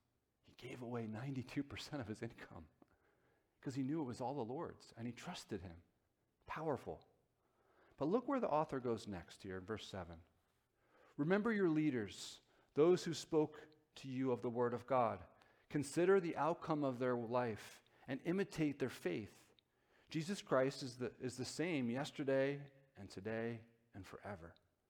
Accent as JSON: {"language": "English", "region": "New Jersey", "country": "United States", "tie": "born or raised there", "said": "The pastor that I grew up with in Northern Jersey here in Bergen County, that's, some people don't think that's North Jersey"}